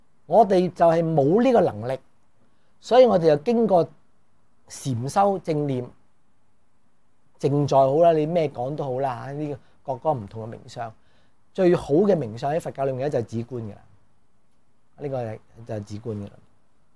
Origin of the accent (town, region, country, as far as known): China